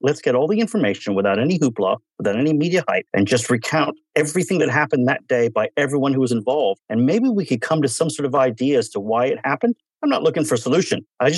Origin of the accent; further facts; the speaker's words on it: San Diego, California, United States; Well, I grew up in San Diego, like so many people, and, you know San Diego as being that small town in the 70s